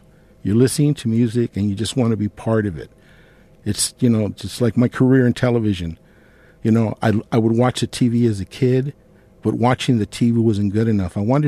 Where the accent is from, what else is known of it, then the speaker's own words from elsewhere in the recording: Los Angeles, California, United States; about growing up in South Central is that I lived about 10 blocks from the legendary 5-4 Ballroom, which was on 54th and Broadway.